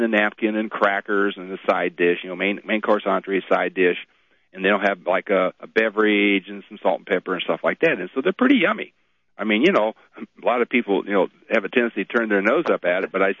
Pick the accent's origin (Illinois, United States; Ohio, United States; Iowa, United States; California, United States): Ohio, United States; I came from the Midwest. I came from Ohio. We had snow out there.